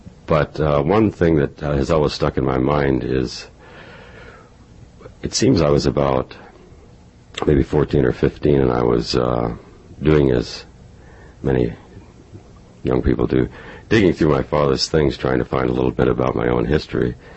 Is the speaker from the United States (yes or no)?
yes; Carrington, North Dakota, United States; born there; I was born in Carrington, North Dakota, 1941, I believe.